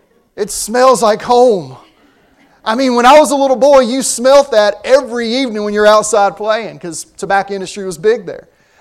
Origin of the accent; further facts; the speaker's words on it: Winston-Salem, North Carolina, United States; For example, there is a fragrance in my hometown that I used to smell when I was a kid. When the tobacco industry left Winston-Salem, you don't smell it as much.